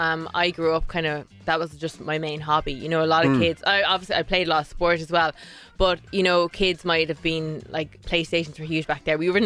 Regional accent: Ireland; Because as Irish people, we've grown up, we all know how to cook our meat, chicken, eggs and fish.

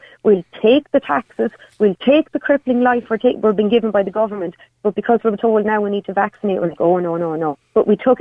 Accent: Munster, Ireland; I'm from Clare.

